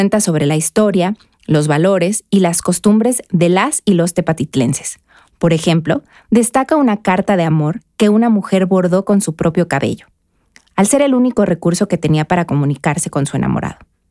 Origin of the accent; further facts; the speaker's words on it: Guadalajara, Jalisco, Mexico; Como tapatíos, originarios de la tierra de la torta ahogada, estamos siempre listos para las combinaciones inusuales y deliciosas.